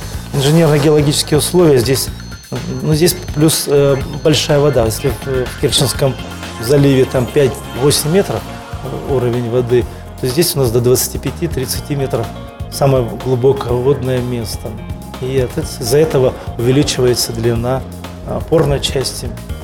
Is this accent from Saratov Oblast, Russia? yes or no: no; Sakhalin Oblast, Russia; born there; now in Khabarovsk, Russia; потому что я хоть родился на Сахалине, но приходится пользоваться самолетом.